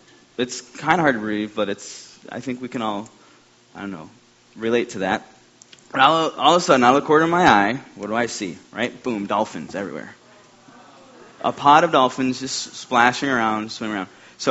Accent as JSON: {"language": "English", "town": "Honolulu", "region": "Hawaii", "country": "United States", "said": "Hi, everybody. All right. I'm the one from Honolulu."}